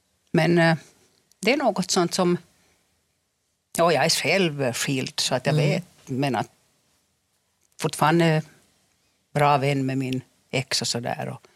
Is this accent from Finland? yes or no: yes; Finland; first language Finnish; Swedish is a second language; Jag är finsk